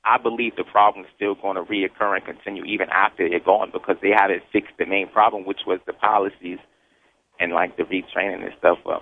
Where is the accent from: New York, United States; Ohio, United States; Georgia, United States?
New York, United States; Middletown; I want to shout out Middletown, New York, my hometown, and the whole 845 area code.